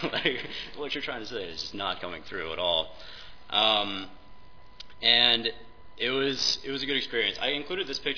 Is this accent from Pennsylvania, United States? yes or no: yes; Pittsburgh, Pennsylvania, United States; And I'm from Pittsburgh.